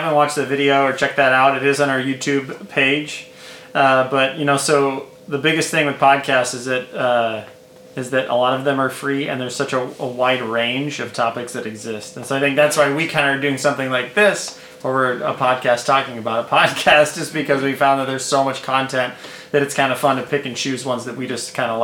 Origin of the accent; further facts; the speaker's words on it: Des Moines, Iowa, United States; I think with trick-or-treating in growing up in the Des Moines area, one thing that they didn't talk a whole lot about on the podcast is that here in the Des Moines area, we tell jokes